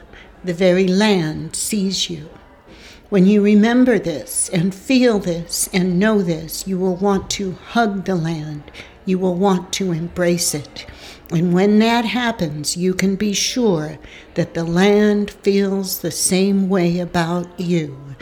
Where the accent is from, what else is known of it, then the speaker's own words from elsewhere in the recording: Juneau, Alaska, United States; I'm from Juneau.